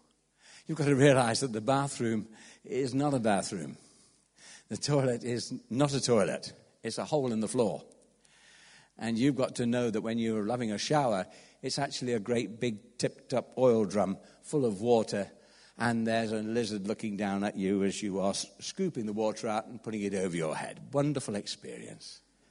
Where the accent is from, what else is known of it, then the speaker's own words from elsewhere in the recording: England, United Kingdom; being an Englishman, of course, who always wears a tie